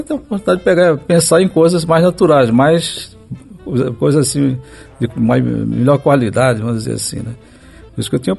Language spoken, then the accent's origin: Portuguese; Pernambuco, Brazil; Eu vim de uma cidade lá no interior de Pernambuco.